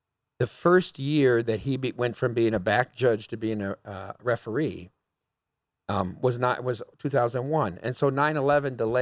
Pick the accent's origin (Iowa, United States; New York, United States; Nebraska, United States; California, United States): Iowa, United States; growing up in Eastern Iowa, Cubs fans, so, you know, the spring was always a great time.